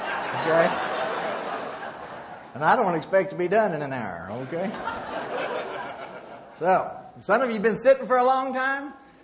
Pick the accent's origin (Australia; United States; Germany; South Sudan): United States; Oklahoma; moved away; I'm really not from Texas. I'm from Oklahoma, which is an annex of Texas. I moved to Texas about 12 years ago.